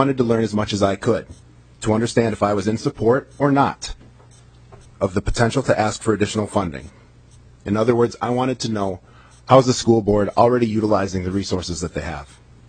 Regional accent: Hawley, Minnesota, United States; now in Anoka, United States; Growing up in Hawley, I saw the value of those community members who seem to always be where the action is

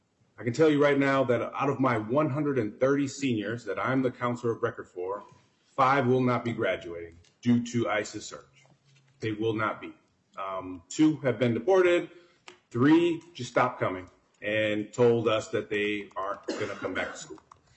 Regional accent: Minneapolis, Minnesota, United States; I grew up in Minneapolis my whole life.

